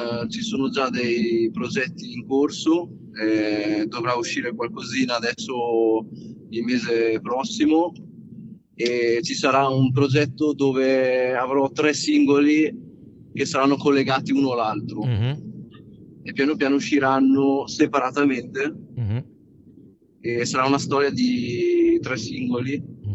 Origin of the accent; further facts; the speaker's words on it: Lombardy, Italy; E io sono nato, ma ero molto piccolo e sono, diciamo, sono cresciuto qui nella provincia mantovana.